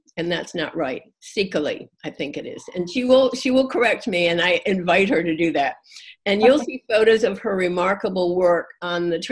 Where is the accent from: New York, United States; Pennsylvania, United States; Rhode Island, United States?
Rhode Island, United States; because I'm from Rhode Island